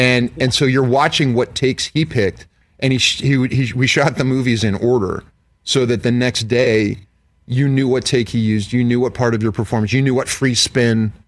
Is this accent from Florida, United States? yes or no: no; Pittsburgh, Pennsylvania, United States; I'm from Pittsburgh. We don't do that.